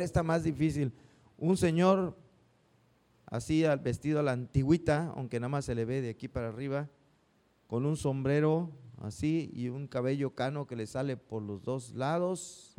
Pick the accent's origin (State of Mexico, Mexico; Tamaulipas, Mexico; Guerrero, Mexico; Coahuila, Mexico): Tamaulipas, Mexico; Tampico; born there; now in Madero, Mexico; soy de Tampico. Soy de Tampico. Bueno, vivo en Madero, pero nací en Tampico.